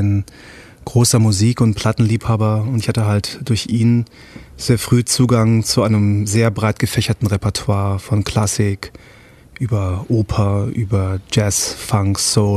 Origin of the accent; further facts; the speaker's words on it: Aachen, North Rhine-Westphalia, Germany; also born or lived in Hamburg; now in Berlin, Germany; Ich bin in Aachen geboren, richtiger Öscher Jung und bin dann über Stationen in Hamburg, wo ich studierte, nach Berlin gekommen, wo ich wohne.